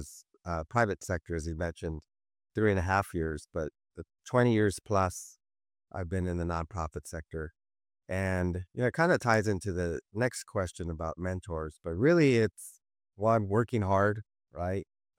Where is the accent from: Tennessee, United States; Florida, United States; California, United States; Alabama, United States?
California, United States; Los Angeles; Boyle Heights means a lot to me. Boyle Heights, for those that don't know, is the easternmost neighborhood of Los Angeles, just east of the LA River.